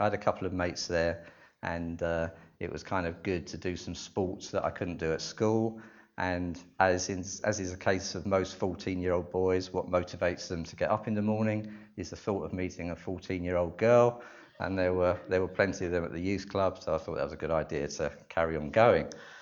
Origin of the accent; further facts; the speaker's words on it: London, United Kingdom; I grew up in North London and went to a church there